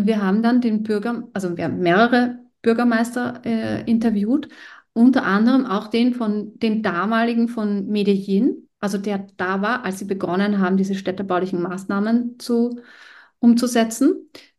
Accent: Austria; born there; ich bin in Österreich geboren, aber das heißt ja noch lange nicht, dass das mein Land ist.

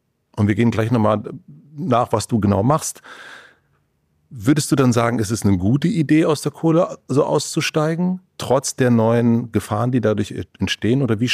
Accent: Berlin, Germany; Jetzt komme ich ja aus Berlin, aus Prenzlauer Berg

